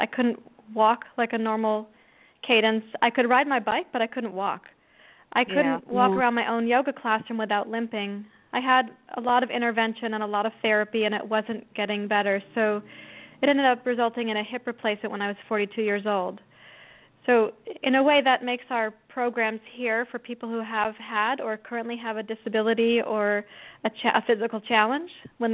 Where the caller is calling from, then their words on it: Portland, Oregon, United States; Well, I'm calling from Portland, Oregon. I'm calling from my yoga therapy clinic right now.